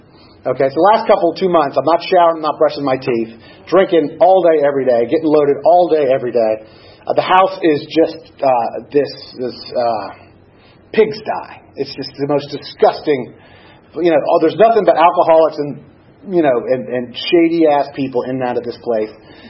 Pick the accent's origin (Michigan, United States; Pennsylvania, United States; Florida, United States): Florida, United States; Tampa; I grew up in Tampa, and I ended up in Gainesville, Florida, which is not a good town for an up-and-coming alcoholic.